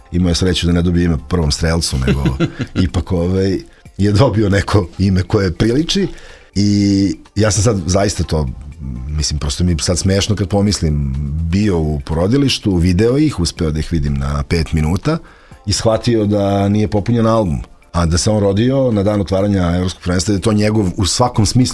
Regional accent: New Belgrade, Belgrade, Serbia; ja sam odrastao na Novom Beogradu gde je bilo puno dece

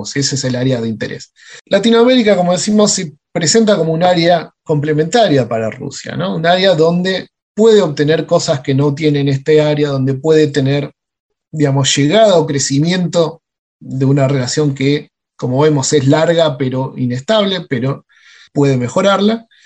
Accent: Argentina; cuando se enteran que soy argentino

